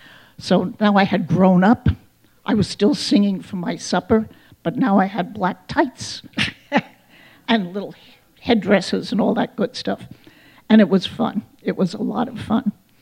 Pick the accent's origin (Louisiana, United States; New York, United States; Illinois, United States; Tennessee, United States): New York, United States; Manhattan; I'm a New Yorker, by the way, a certified Manhattanite.